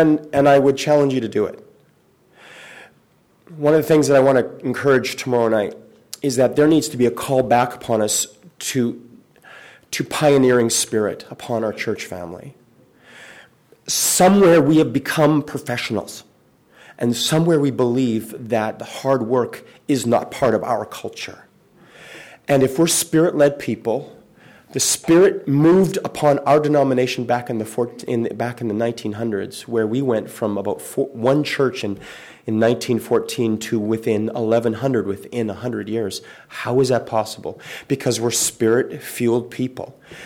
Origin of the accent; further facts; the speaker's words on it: Saskatchewan, Canada; I'm from Saskatchewan.